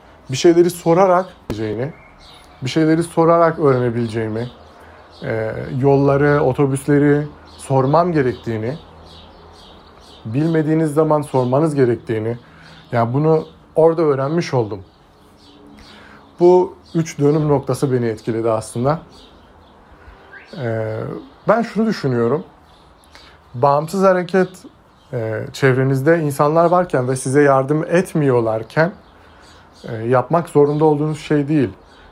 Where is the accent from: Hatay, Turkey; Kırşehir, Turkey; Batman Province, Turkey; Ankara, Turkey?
Batman Province, Turkey; Batman; Batmanlıyım. 22 yaşındayım.